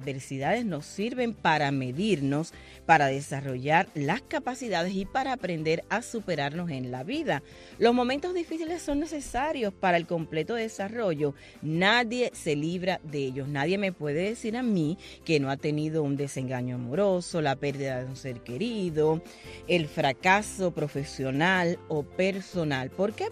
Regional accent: Cuba; sé de todas las situaciones que hay en Cuba porque soy cubana igual que ustedes

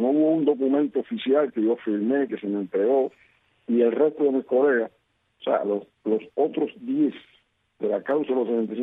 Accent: Cuba; Yo de Cuba, definitivamente, no me voy. Mi suerte está echada aquí, junto a mi pueblo, y quiero seguir luchando por la libertad, por la democracia, y a mí no hay quien me saque.

